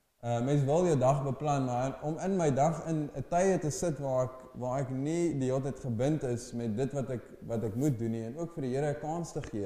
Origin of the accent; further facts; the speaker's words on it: Brits, North West, South Africa; ek het groot geword in Brits in die Noordwes